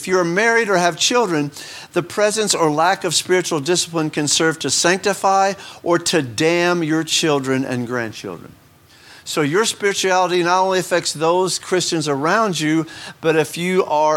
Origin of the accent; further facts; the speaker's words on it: Houston, Texas, United States; Because when I was growing up in Houston, we always went to Galveston.